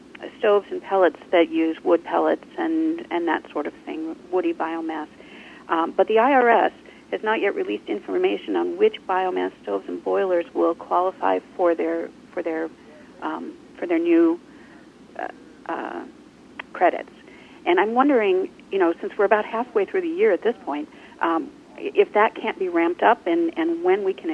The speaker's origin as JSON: {"language": "English", "region": "Maine", "country": "United States", "said": "I'm from Maine, and here in Maine we use about as much oil in home heating as we do in gasoline."}